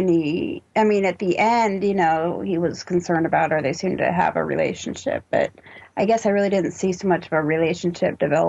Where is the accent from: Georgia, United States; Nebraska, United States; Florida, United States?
Nebraska, United States; from Nebraska.